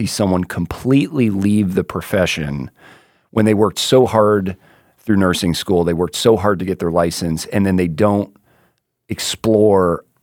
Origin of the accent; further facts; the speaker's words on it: Florida, United States; I remember when I was growing up in South Florida.